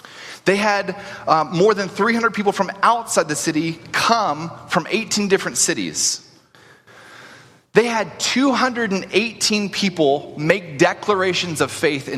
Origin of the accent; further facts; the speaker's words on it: United States; I, as an American, can go to a place and begin working, sure.